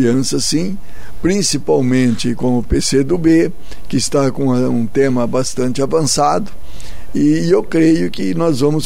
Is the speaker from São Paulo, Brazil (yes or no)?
no; Rolândia, Paraná, Brazil; Eu fui morar em Curitiba dos 18 para os 19 anos de idade. Eu sou natural de Rolândia, norte do Paraná. Sou filho de agricultor familiar. Até os 18 anos de idade, eu trabalhava na roça com o meu pai.